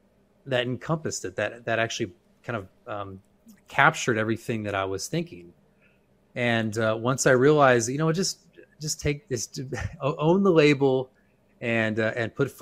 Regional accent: United States; I am a Christian and I am an American and I love this nation and want this nation to order itself according to Christian principles

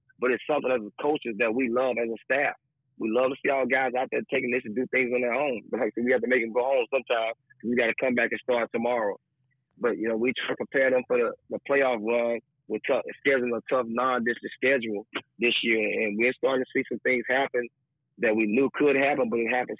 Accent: Tallulah, Louisiana, United States; You know, I'm from my hometown of Tallulah, Louisiana, which is 25 miles south of Lake Providence.

